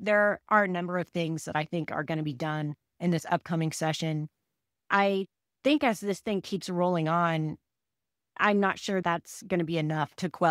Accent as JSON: {"language": "English", "town": "Denton", "region": "Texas", "country": "United States", "tie": "born or raised there", "said": "because of Denton's vote to ban fracking, which is my hometown."}